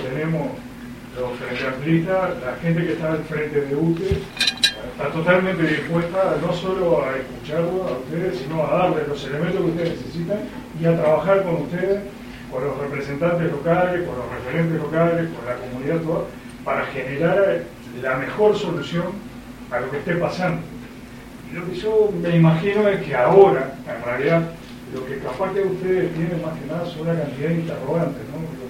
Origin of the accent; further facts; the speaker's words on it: Balearic Islands, Spain; Y yo personalmente soy de Baleares, ¿no? Yo soy de Atlántida.